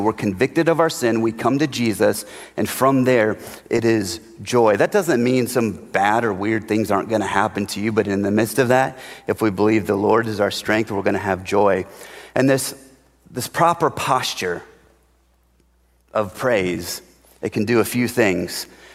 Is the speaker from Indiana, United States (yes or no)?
yes; Indiana, United States; Sorry, I grew up in Northern Indiana. That's just what I am.